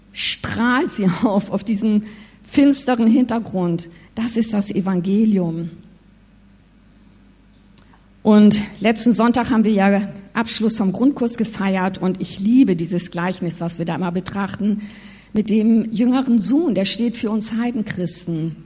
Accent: Guatemala; in Guatemala, wo ich aufgewachsen bin, da sind ja die Mayas, die da leben, der Stamm der Mayas, indigener Stamm.

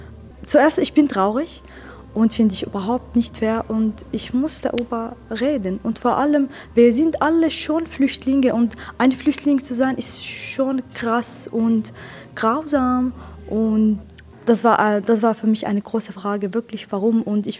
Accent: Syria; German is a second language; now in Switzerland; ich bin Schauspielerin und Autorin. Ich komme aus Syrien. Seit 9 Jahren hier in der Schweiz

